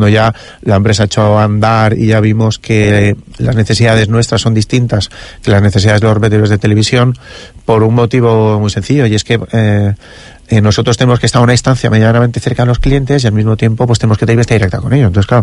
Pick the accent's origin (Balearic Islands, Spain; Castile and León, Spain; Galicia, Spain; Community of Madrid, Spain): Community of Madrid, Spain; Madrid; now in Pollensa, Spain; quizás porque vengo de la península, así que soy originario de Madrid